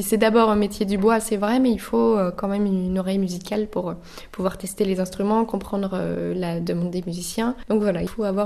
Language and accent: French; Quebec, Canada; c'était au Québec quand je suis québécoise.